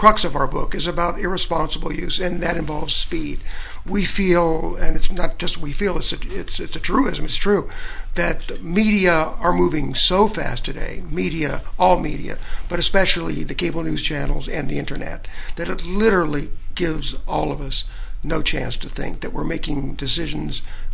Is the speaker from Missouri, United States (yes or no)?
yes; Kansas City, Missouri, United States; born there; I was born in Kansas City, Missouri.